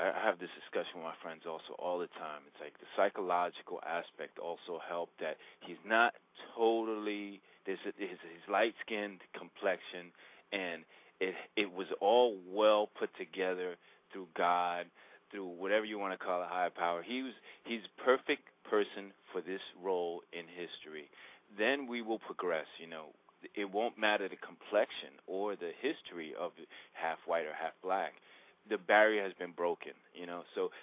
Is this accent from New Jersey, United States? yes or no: yes; Newark, New Jersey, United States; I am Puerto Rican, born and raised in Newark, New Jersey.